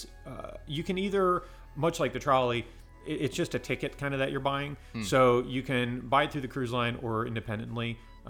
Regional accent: Florida, United States; Rick and I, we're both from Florida

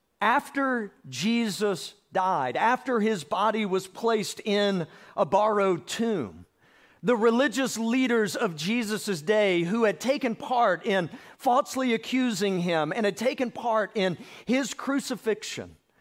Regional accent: Georgia, United States; I grew up in South Georgia, the redneck capital of the world. I grew up hunting, grew up fishing. And South Georgia blends into North Florida.

